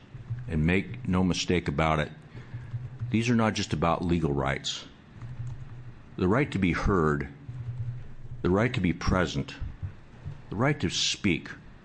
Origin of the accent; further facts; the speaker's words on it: Portland, Oregon, United States; And I might add that I grew up in North Portland as a kid back in the 50s and 60s.